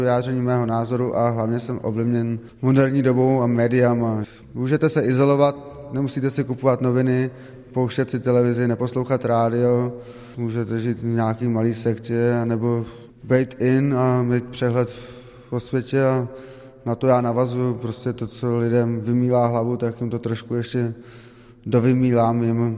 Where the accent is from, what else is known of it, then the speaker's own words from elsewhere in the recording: Berlin, Germany; protože jsem z Berlína a lidé na mě tlačili